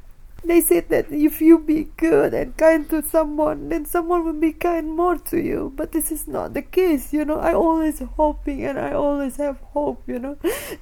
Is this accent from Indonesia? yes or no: yes; Indonesia; English is a second language; moved away; When I came out from Indonesia, I don't have anybody, and then I by myself, you know.